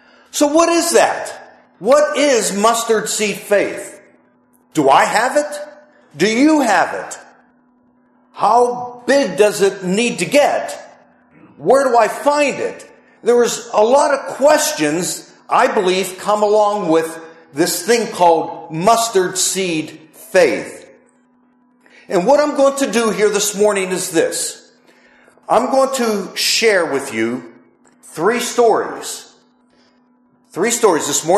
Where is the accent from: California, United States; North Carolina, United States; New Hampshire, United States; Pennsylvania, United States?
Pennsylvania, United States; Pittsburgh; it would be the Pittsburgh Pirates, considering I'm from Pittsburgh.